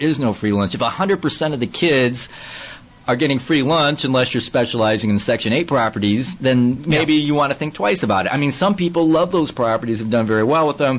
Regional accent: Midwest, United States; I'm from the Midwest originally, and I transplanted to California

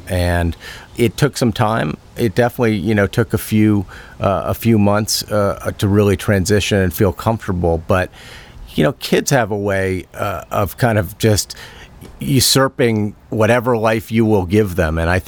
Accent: Paris, Île-de-France, France; I learned the love of wine from my father when we grew up in France. He was the headmaster of the American School of Paris.

